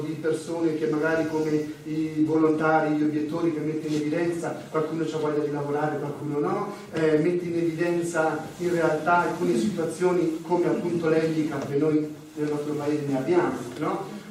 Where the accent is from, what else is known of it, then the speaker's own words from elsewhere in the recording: Marche, Italy; tra l'altro vengo anche dalle Marche, quindi siamo compaesani in un certo senso